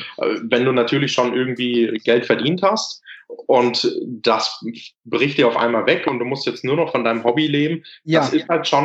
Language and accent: German; Lüdenscheid, North Rhine-Westphalia, Germany; Hier in Lüdenscheid, wo ich herkomme